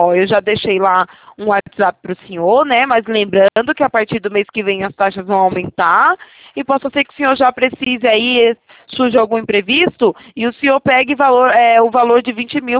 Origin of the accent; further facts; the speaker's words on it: Itatiba, São Paulo, Brazil; Eu sou de Itatiba, interior de São Paulo.